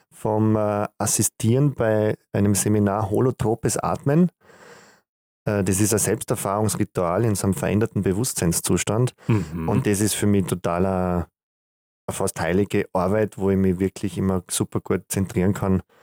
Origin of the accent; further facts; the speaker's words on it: Kitzbühel, Tyrol, Austria; also born or lived in Vienna; Ich bin in Wien geboren und an sich in Kitzbühel, Tirol, groß geworden.